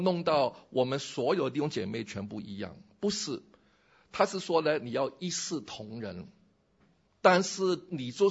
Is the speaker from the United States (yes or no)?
yes; Washington, United States; 我来自的州是华盛顿州啊，我们有微软有波音